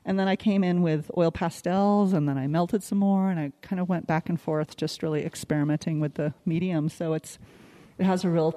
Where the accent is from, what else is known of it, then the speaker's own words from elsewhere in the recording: Aspen, Colorado, United States; I grew up in Aspen, and the Aspen Art Museum used to be down by the Roaring Fork River